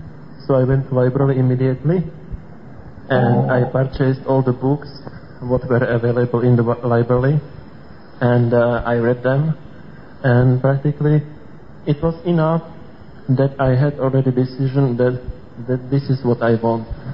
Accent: Czechia; English is a second language; from Czech Republic.

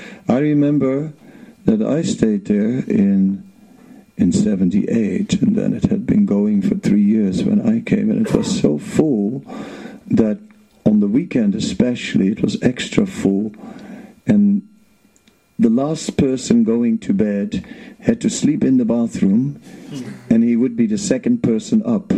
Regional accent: North Holland, Netherlands; English is a second language; So I grew up outside of Amsterdam in a nice town, a director's town.

